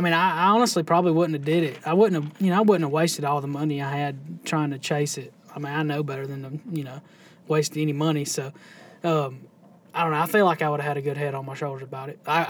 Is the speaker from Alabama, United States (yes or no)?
yes; Alabama, United States; Like when I was on Smith, growing up on Smith Lake, we had all of our tackle in one bag.